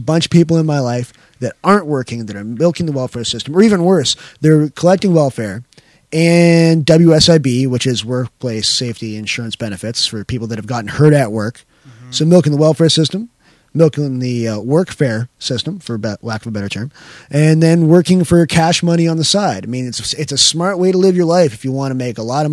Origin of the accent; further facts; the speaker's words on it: Canada; But because we're Canadian